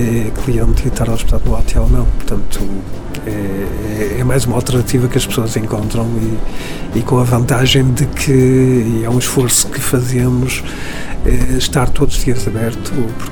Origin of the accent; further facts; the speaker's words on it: Viana do Castelo, Portugal; sou vianense gema e adoro esta cidade